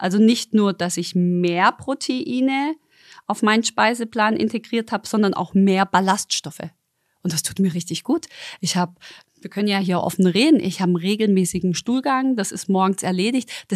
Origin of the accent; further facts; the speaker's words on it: Stuttgart, Baden-Württemberg, Germany; ich bin ja in Stuttgart geboren und aufgewachsen.